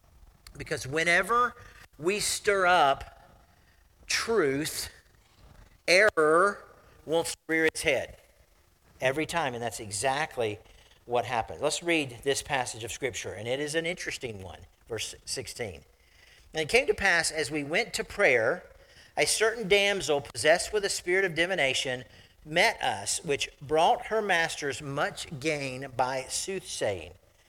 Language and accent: English; Lakeland, Florida, United States; My hometown of Lakeland, Florida, runs somewhere between 250,000 to 350,000 people.